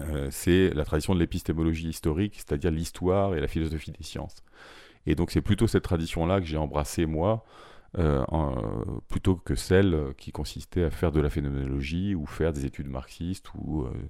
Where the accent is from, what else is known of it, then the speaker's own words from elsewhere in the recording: Brittany, France; now in Paris, France; je viens de Bretagne, Finistère Nord, j'enseigne à Paris, à l'Université Paris 1